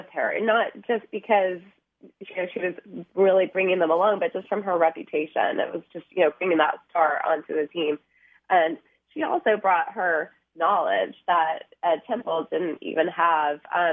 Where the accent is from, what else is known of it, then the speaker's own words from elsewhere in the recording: Nashville, Tennessee, United States; And I grew up in Nashville, where the Tiger Bells are from